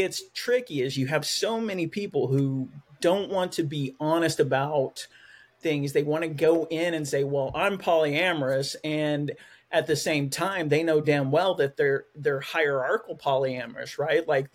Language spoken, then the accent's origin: English; Oklahoma, United States; also born or lived in Fort Worth, Texas; now in Canada; And I practice in Maine, but I was born in Fort Worth, Texas and raised in Oklahoma.